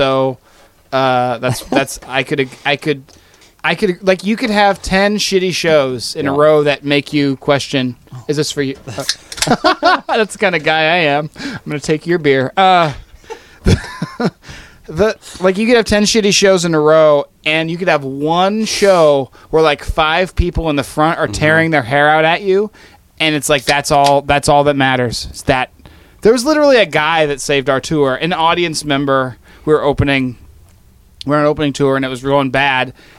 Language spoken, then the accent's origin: English; Portland, United States; Portland.